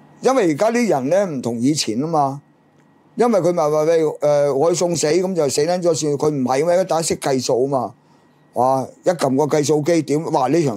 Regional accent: China; 我作为中国人、 我唔需要同你俄羅斯講語氣。

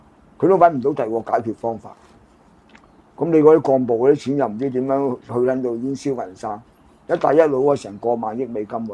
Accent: China; 搞到我哋中國人行出去都俾人屌啦

